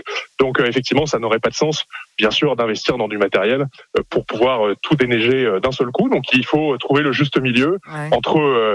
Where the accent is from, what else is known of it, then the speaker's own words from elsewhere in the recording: France; Donc ça râle un peu, c'est normal, on est français aussi